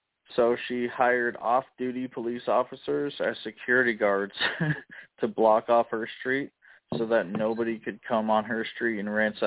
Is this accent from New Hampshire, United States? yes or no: no; Illinois, United States; I'm from Illinois. Lived in Chicago for several years.